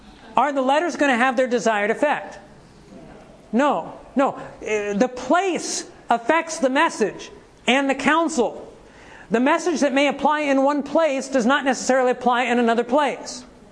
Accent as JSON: {"language": "English", "region": "Ohio", "country": "United States", "tie": "born or raised there", "said": "When I was in Ohio, I grew up in Ohio."}